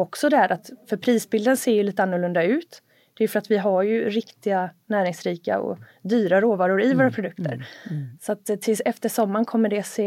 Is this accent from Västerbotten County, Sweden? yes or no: yes; Skäran, Västerbotten County, Sweden; Alltså jag är uppväxt i Skäran.